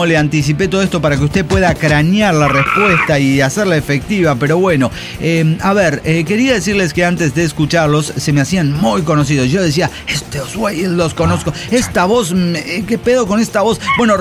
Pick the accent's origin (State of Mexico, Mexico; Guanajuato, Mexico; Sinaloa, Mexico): Guanajuato, Mexico; como soy de Guanajuato, me vale verga.